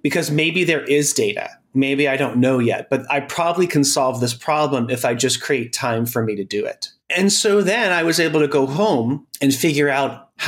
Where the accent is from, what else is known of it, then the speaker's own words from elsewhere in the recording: Sacramento, California, United States; And that was in California where I grew up. I grew up in Sacramento, California.